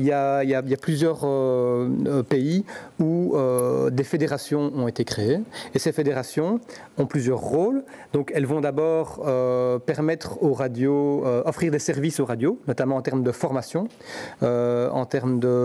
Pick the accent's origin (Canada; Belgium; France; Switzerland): Belgium; C'est le cas chez nous en Belgique